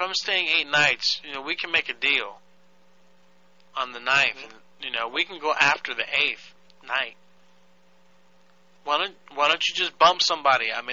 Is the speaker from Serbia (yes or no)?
yes; Serbia; English is a second language; Listen, buddy. I am from Serbia. I'm Serbian-Croatian, okay? I know I have this language thing, but I'm trying my hardest